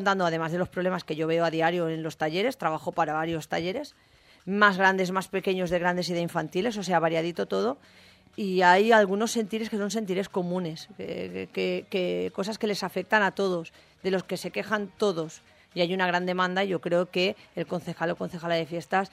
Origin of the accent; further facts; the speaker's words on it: Valencian Community, Spain; para mí como valenciana